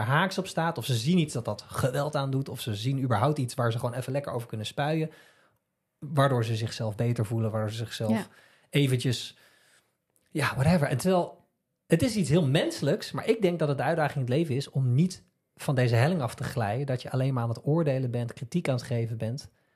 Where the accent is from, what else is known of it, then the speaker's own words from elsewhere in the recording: Netherlands; Dat vinden we leuk als Hollanders.